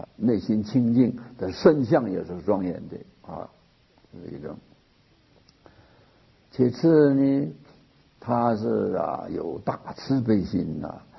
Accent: China; 这个佛这个字，印度话叫做佛陀耶啊。我们中国人，我们汉人呢，欢喜略，就是陀耶两个音不要了

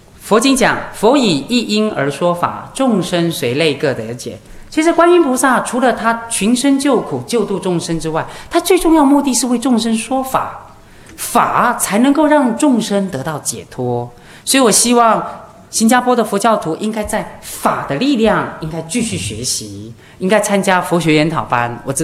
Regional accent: Taiwan; first language Hakka; 我以前在台湾讲经，我的母语是客家话

